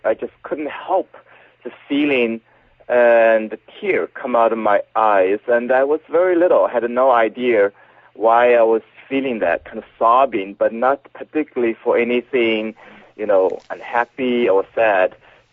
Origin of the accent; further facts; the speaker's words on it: China; Of course, I was born in China and the end of the Cultural Revolution.